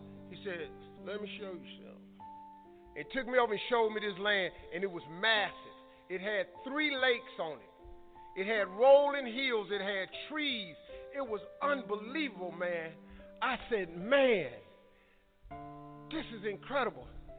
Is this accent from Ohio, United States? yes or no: yes; Cleveland, Ohio, United States; I'm from Cleveland. I do things.